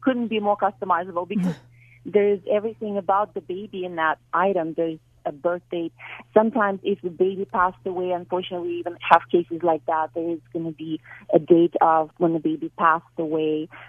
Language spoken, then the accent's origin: English; Ukraine; now in Canada; and then I'm actually from Ukraine